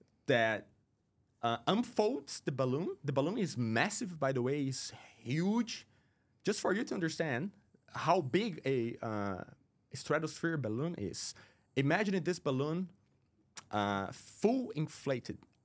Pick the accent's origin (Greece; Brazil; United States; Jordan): Brazil; now in Dubai, United Arab Emirates; I am from Brazil